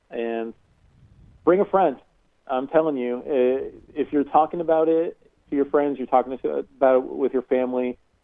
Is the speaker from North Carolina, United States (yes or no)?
yes; North Carolina, United States; they're fanning the flames that are happening across our country and to my home state in Charlotte.